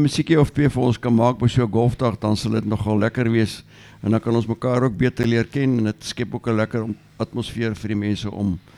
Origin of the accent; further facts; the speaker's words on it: Secunda, Mpumalanga, South Africa; my tuisdorp is in Secunda.